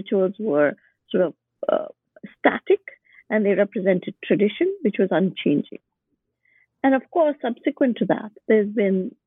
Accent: Bangalore, Karnataka, India; so I had gone home. My hometown is Bangalore.

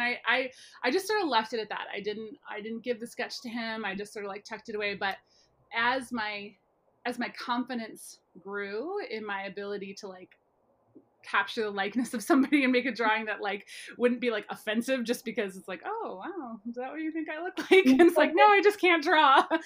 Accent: Midwest, United States; especially being like a Midwesterner

